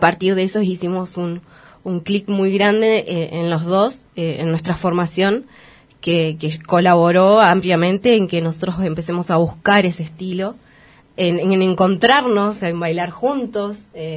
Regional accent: Esquel, Chubut, Argentina; No, yo soy nacida y criada aquí en Esquel.

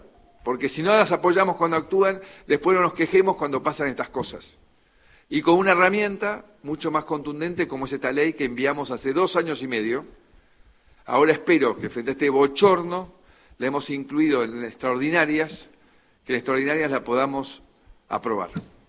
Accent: Argentina; forma que tenemos los argentinos de vincularnos

